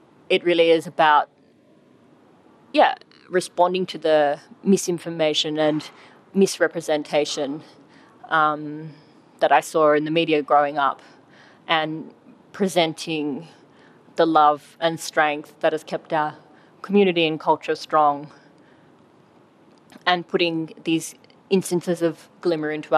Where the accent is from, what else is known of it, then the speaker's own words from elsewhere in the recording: Australia; growing up on the East Coast